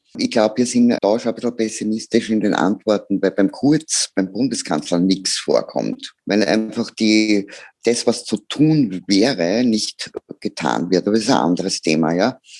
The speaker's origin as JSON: {"language": "German", "country": "Austria", "said": "Wenn ich als Österreicherin mit unserem wunderbaren Leben, das wir in unserem Land haben"}